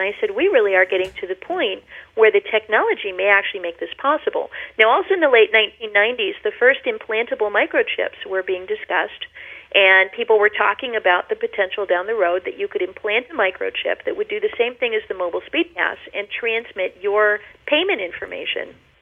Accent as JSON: {"language": "English", "town": "Los Angeles", "region": "California", "country": "United States", "tie": "born or raised there", "said": "And then growing up in Los Angeles, in that sort of self-centered and hedonistic and very corrupt culture, I wandered away."}